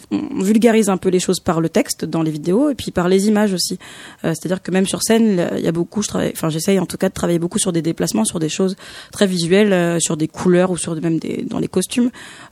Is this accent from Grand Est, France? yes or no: no; Hauts-de-France, France; Moi, je suis une petite picarde et j'aime bien aller jouer dans les villages picards